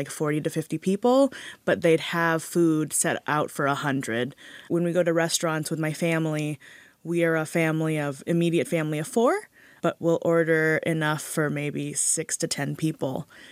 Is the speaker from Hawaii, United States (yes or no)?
yes; Hawaii, United States; I grew up in Hawaii with a really big immigrant family.